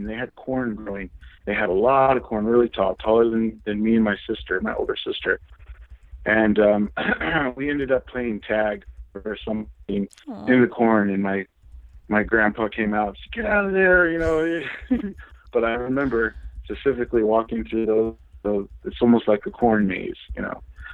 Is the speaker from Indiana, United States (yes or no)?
no; North Carolina, United States; also born or lived in Colorado / Germany / El Paso, Texas; I was born in North Carolina, but then we moved to Colorado, and then from Colorado, we moved back to North Carolina, and then we went to Germany and we stayed there for about 6 years.